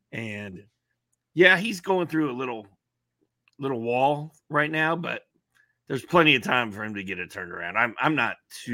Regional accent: Bloomington, Indiana, United States; Well, I am from Indianapolis, Indiana, and my mom went to Indiana, and I grew up in Bloomington, down there near Lake Monroe.

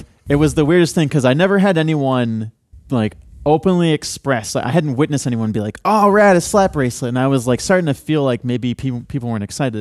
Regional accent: Canada; I'm from Canada.

